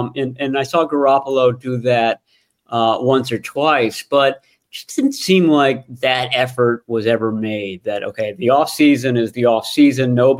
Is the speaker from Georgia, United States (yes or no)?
no; Washington, District of Columbia, United States; I grew up in the Washington, D.C. area.